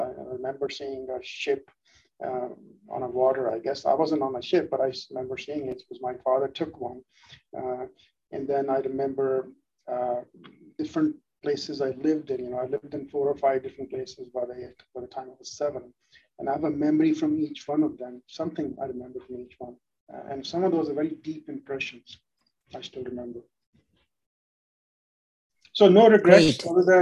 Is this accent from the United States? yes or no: no; India; also born or lived in London, United Kingdom; my parents went to London, UK for their school. I was born in London, then they moved back to India for the job.